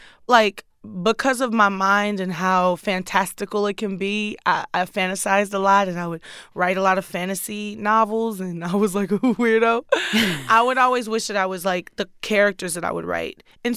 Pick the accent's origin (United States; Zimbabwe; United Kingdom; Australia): United States; Houston, Texas; It was almost something that I had to learn how to do growing up in Houston.